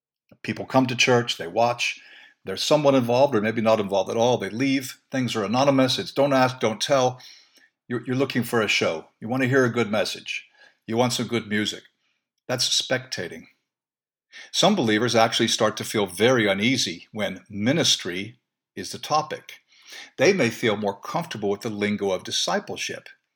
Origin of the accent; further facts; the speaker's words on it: United States; Well, since I'm an American, obviously I wasn't serving in the British government